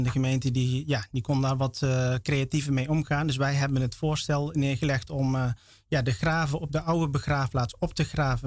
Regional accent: Nistelrode, North Brabant, Netherlands; now in Nijmegen, Netherlands; En ik ben ik ben een Molukse Nederlander. Kom uit Nistelrode. Ik ben opgegroeid in de Tenkara-gemeenschap al daar. En ik ben zelf afkomstig van de Kei-eilanden. Maar momenteel woon ik al ruim 20 jaar in Nijmegen

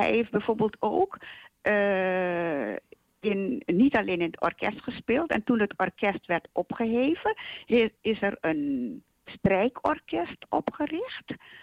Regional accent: Suriname; moved away; want ik zeg u, ik ben in 60 uit Suriname weggegaan.

